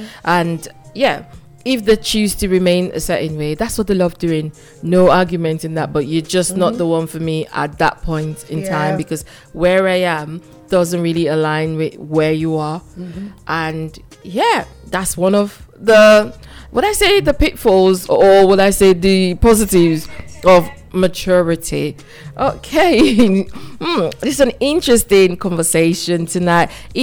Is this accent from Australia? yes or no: no; Nigeria; now in Manchester, United Kingdom; Being a Nigerian, whether here in Manchester or in the general diaspora